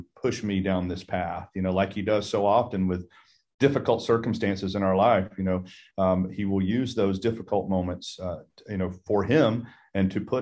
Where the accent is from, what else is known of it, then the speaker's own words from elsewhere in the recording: Marietta, Georgia, United States; I'm from originally from the Atlanta area. I grew up in Marietta, Georgia. I went to North Cobb High School and played football there